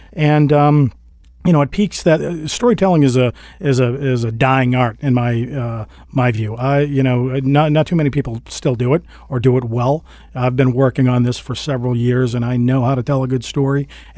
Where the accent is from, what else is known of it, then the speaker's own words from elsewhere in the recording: Massachusetts, United States; I grew up on Cape Cod, and that's where I stayed until I was a teenager.